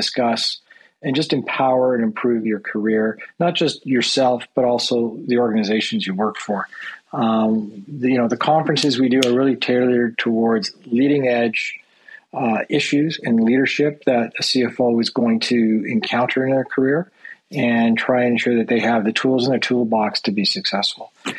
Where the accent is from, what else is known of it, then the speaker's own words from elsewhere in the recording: Toronto, Ontario, Canada; Well, I was born and raised in Toronto, but my family's always had a place in Florida, particularly growing up in South Beach.